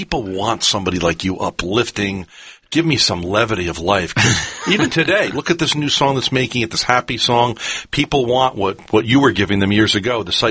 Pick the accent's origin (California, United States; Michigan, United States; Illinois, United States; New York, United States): New York, United States; Poughkeepsie; as a boy and growing up in Poughkeepsie, New York